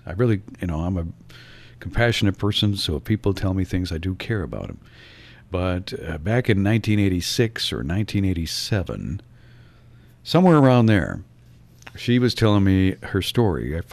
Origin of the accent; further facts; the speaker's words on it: Norway, Michigan, United States; also born or lived in Jackson, United States / Vicksburg, United States; Well, I lived here originally in Upper Michigan, and I grew up in Norway. And I moved away for a couple of years, and I lived down in Jackson and Vicksburg, Mississippi.